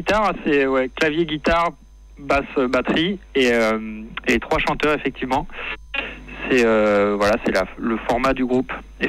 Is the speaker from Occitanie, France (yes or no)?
yes; Toulouse, Occitanie, France; Ouais, on est toulousain, donc le groupe il s'est formé à Toulouse.